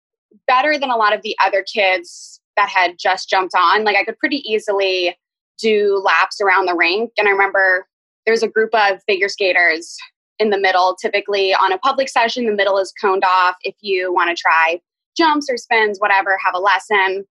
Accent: Boston, Massachusetts, United States; born there; I was born in Boston, but I apparently hated it and cried because it was cold.

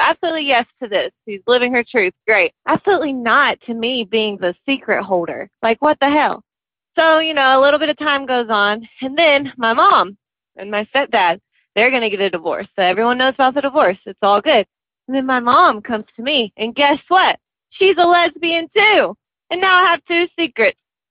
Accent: Nashville, Tennessee, United States; Hey, Heather. I'm from Nashville.

